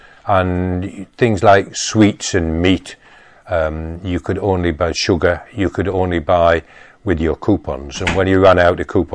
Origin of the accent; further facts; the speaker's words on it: Huddersfield, Yorkshire and the Humber, United Kingdom; I grew up in Huddersfield in Yorkshire.